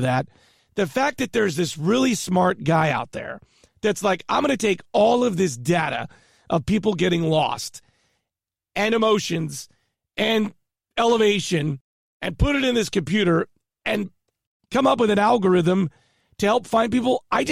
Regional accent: Whittier, California, United States; And you can't because I grew up in Whittier.

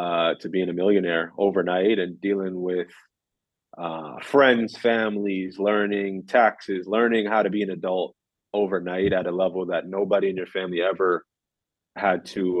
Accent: Toronto, Ontario, Canada; being that I'm from Toronto.

